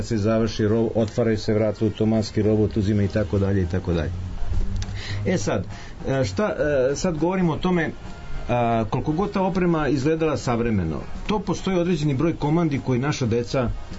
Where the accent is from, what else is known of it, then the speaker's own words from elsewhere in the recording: Serbia; dobar dan, ja sam direktor iz Srbije